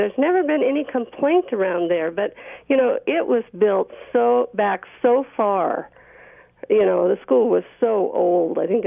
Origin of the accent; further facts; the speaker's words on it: Spokane, Washington, United States; But I'm from Spokane, and I went to a high school called North Central, and it was one of the first high schools built there.